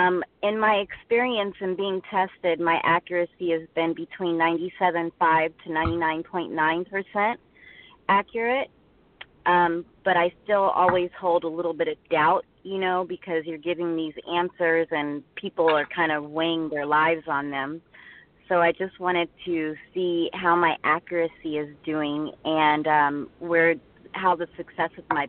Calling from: California, United States; I'm calling from Southern California.

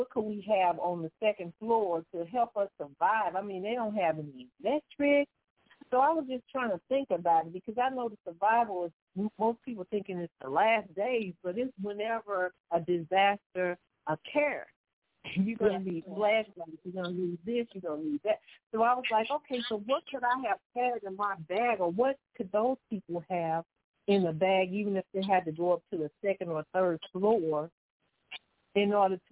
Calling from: St. Louis, Missouri, United States; I'm calling from St. Louis, Missouri.

